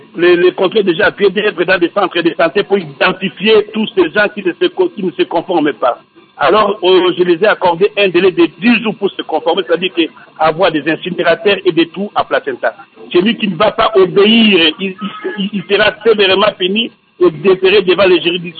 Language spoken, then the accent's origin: French; Équateur, DR Congo; On les construit facilement chez nous à l'Équateur.